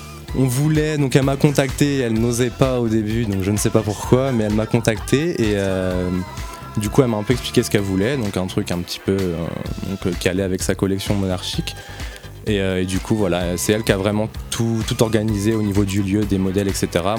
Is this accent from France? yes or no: yes; Locminé, Brittany, France; now in Rennes, France; je viens de Locminé, donc dans la campagne morbihanaise, et du coup c'est pas là-bas que ça va bouger. Donc j'avais envie d'aller dans une plus grosse ville déjà, mais de rester près de chez moi, parce que c'est là que je connais vraiment les endroits ou les lieux qui me correspondent. Du coup voilà, je me suis installé sur Rennes